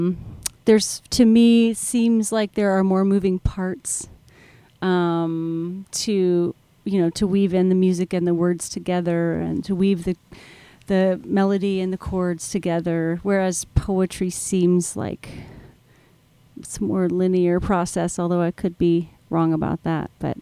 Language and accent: English; Texas, United States; And, you know, growing up in West Texas, just wide open space, you could see forever and ever.